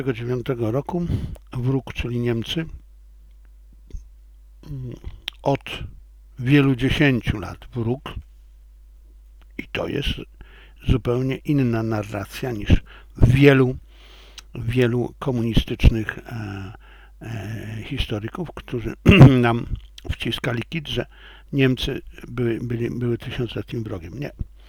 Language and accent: Polish; Silesian Voivodeship, Poland; A urodziłem się, wychowałem się na Śląsku na polskiego patriota.